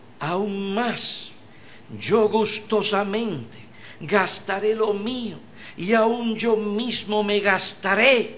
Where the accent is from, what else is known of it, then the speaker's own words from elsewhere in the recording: New York, United States; born there; yo nací en Nueva York. Soy de padres puertorriqueños y en ese sentido soy puertorriqueño. Claro, para los puertorriqueños, yo no soy puertorriqueño, sino newyorican.